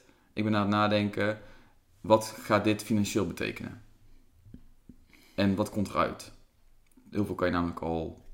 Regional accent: Drunen, North Brabant, Netherlands; also born or lived in Rotterdam; Ik woon dus in Utrecht. Ik kom oorspronkelijk ook uit het zuiden. Vlak bij jou vandaan, overigens. Mm-hmm. Uit Drunen. Ik ben geboren in Rotterdam.

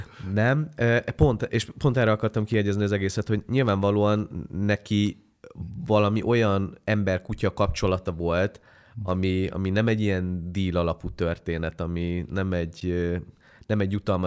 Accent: Zakarpattia Oblast, Ukraine; vidéken nőttem föl, Kárpátalján, kisvárosban

